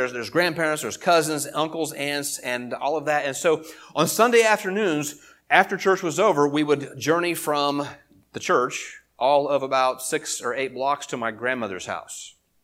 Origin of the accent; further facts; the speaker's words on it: Springfield, United States; because I grew up in Springfield, and the church we went down there, it was Northside Christian Church